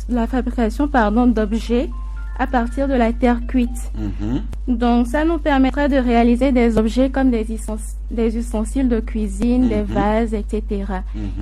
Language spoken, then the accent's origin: French; Afagnan, Maritime, Togo; now in Lomé, Togo; Je viens de Afagna, précisément Lomé, comme je vis à Lomé depuis un certain temps.